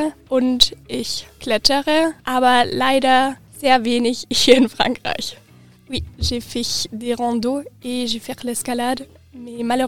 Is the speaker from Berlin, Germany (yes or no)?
no; Tübingen, Baden-Württemberg, Germany; Ich komme aus Tübingen, aus Baden-Württemberg. Je viens de Tübingen, de en Baden-Württemberg.